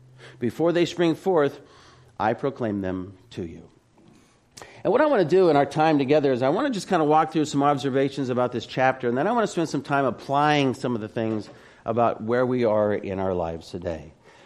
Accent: Phoenix, Arizona, United States; I grew up in Phoenix, and he's a huge Laker fan.

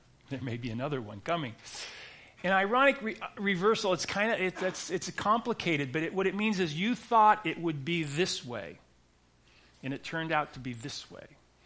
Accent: United States; I'm an American living in Oregon.

